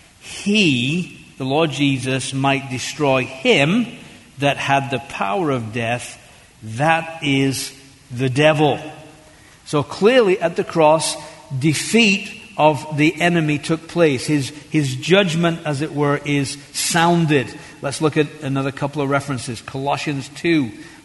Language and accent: English; England, United Kingdom; I was raised in England, so what can you do?